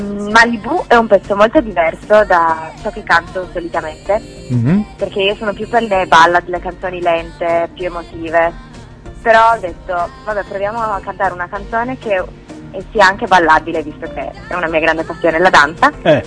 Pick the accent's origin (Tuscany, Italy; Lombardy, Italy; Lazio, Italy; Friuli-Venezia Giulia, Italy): Friuli-Venezia Giulia, Italy; Trieste; innanzitutto ho appena compiuto 18 anni e vengo da Trieste.